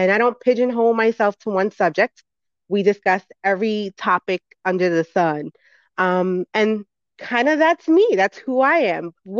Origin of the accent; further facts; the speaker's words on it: New York, United States; So, I grew up in the Bronx, New York.